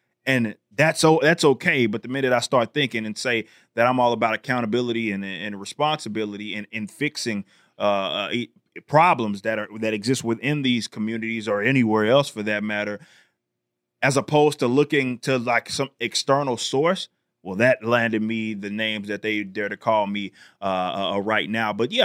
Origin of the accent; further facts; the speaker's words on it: Dallas, Texas, United States; I was raised from Oak Cliff, Texas, right, or, you know, around here in South Dallas.